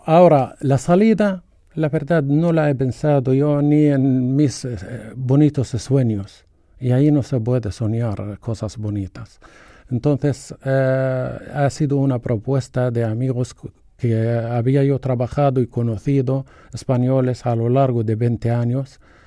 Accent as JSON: {"language": "Spanish", "region": "Gaza Strip", "country": "Palestine", "tie": "born or raised there", "said": "mis padres se fueron echados de mi pueblo en el 48, fueron echados a Gaza. En el 77 fuera también ocupada la franja de Gaza, entonces éramos refugiados, y dentro de este refugio otra vez refugiados"}